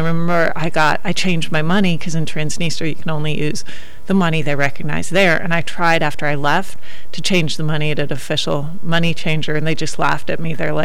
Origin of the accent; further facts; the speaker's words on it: Berkeley, California, United States; born there; Or I was born in Berkeley. That's how I give the explanation for my name.